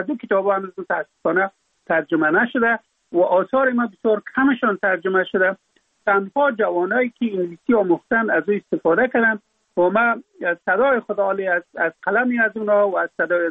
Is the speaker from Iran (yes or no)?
no; Afghanistan